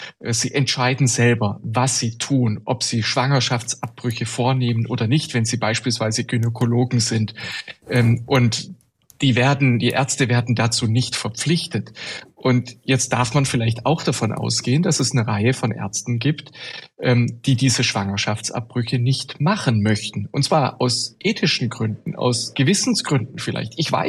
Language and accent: German; Baden-Württemberg, Germany; Also ich bin auch kein Bayer. Ich komme aus dem südlichen Baden-Württemberg